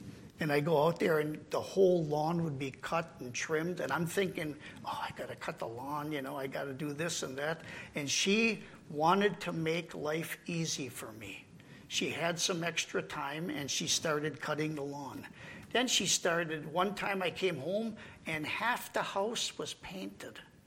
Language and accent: English; England, United Kingdom; they all come around me because I'm an English person, you know.